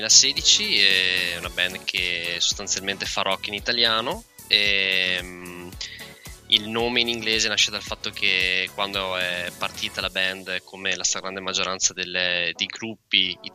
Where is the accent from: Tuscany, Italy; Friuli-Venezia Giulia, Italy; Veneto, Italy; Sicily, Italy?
Veneto, Italy; Vicenza; noi siamo di Vicenza, si suonava a Milano